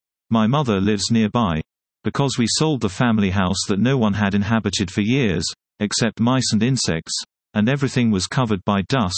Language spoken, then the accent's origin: English; Bačko Dobro Polje, Vojvodina, Serbia; My parents arrived in Bačko Dobro Polje as children.